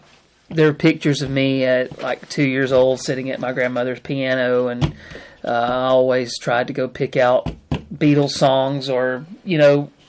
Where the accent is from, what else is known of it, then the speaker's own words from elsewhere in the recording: Rainbow City, Alabama, United States; also born or lived in Gadsden; So I was born in Gadsden, Alabama, up the road a little bit. Grew up in Rainbow City, a little north of Gadsden. Only child.